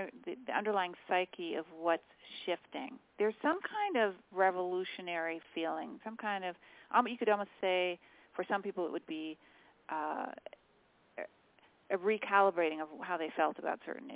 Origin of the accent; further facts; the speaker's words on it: Fairfax County, Virginia, United States; I'm from Fairfax County.